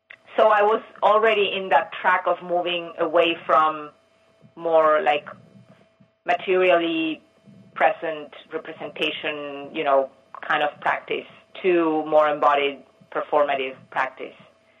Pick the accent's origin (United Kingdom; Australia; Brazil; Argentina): Argentina; moved away as an adult; also born or lived in Mexico; now in Brooklyn, United States; I grew up in Argentina, in Mexico first, and then in Argentina. My family is from Argentina. And then I came to the States a couple of times. One was for college, and then I went back to Argentina, and then I came back 20 years ago.